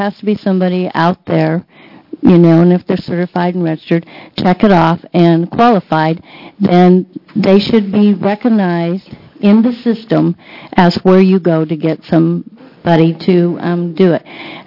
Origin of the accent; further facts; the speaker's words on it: Oregon, United States; And I'm from Central Oregon.